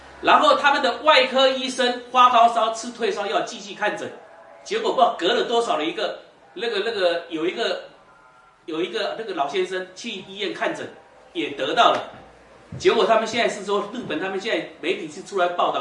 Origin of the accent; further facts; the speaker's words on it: Taiwan; 我们台湾人也好，金门人很多都有些年轻小朋友最喜欢去日本玩